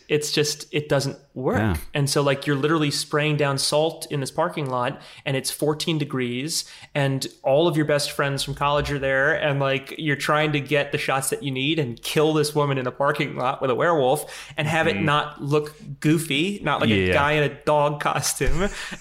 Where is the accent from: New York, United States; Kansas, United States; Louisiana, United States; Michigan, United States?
Louisiana, United States; New Orleans; She comes from New Orleans. I'm from New Orleans.